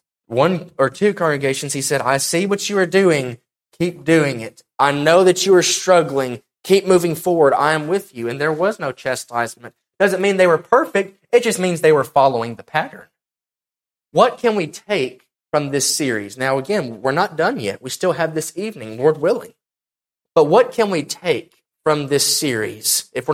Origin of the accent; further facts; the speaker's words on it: Tennessee, United States; now in Texas, United States; You know, I'm from Tennessee. We get winters every year, unlike Texas.